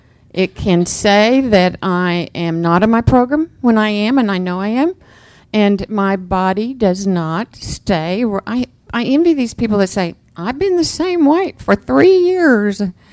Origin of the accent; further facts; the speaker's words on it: Oklahoma, United States; from Oklahoma.